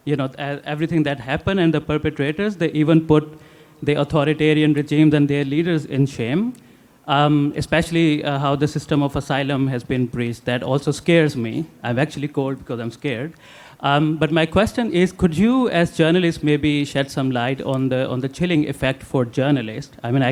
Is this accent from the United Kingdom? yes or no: no; Pakistan; English is a second language; now in Berlin, Germany; So I am a Pakistani journalist. I now live in exile in Berlin.